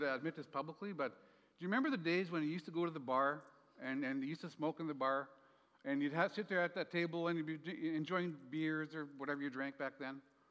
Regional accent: Canada; We were there in Canada. I'm Canadian, don't hold that against me.

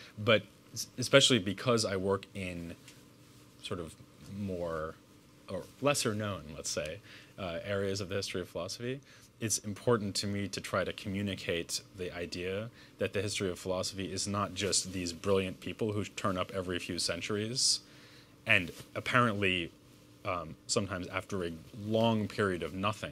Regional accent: United States; Yeah, I mean, as an American, I'm a born marketer.

